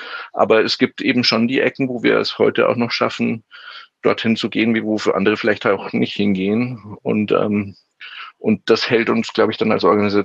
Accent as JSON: {"language": "German", "country": "Germany", "said": "Also es hat ein bisschen gebraucht, so als Deutscher, bis ich kapiert habe"}